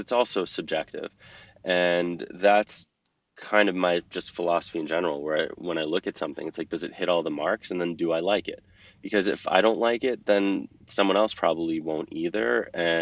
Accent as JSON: {"language": "English", "region": "New York", "country": "United States", "lives_now": "Boston, United States", "said": "I'm originally from New York, and I was working at a marketing agency in Manhattan."}